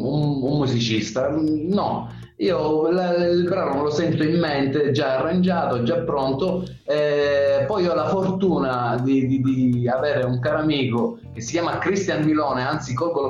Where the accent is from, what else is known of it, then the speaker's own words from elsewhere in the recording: Barcellona Pozzo di Gotto, Sicily, Italy; sono stati gli spagnoli a chiamare questa, il mio paese Barcellona, come Barcellona di Spagna, perché appunto era colonizzata dagli spagnoli